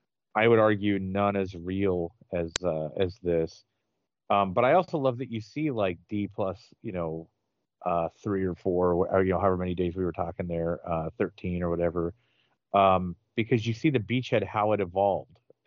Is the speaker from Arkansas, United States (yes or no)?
no; Pittsburgh, Pennsylvania, United States; I'm born and raised in Pittsburgh, it's not a famous thing that Pittsburgh did for the war effort